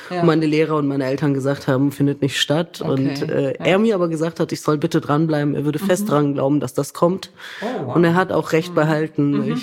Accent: Lower Saxony, Germany; born there

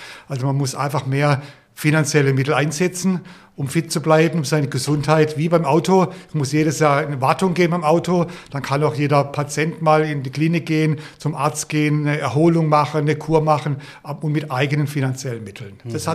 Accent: Bad Krozingen, Baden-Württemberg, Germany; dann habe ich mich einfach mal in meinem Heimatort Bad Krozingen beworben

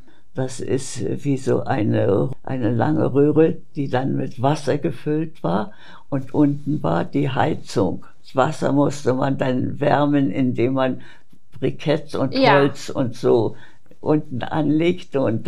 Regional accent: Iława, Warmian-Masurian Voivodeship, Poland; moved away; also born or lived in West Prussia; Ich bin geboren in Westpreußen und mein Vater wurde dann nach Ostpreußen versetzt und der Ort hieß Deutsch-Eylau. Es ist eine sehr schöne Gegend, dort sehr viel Wald, schöne, herrliche Seen.

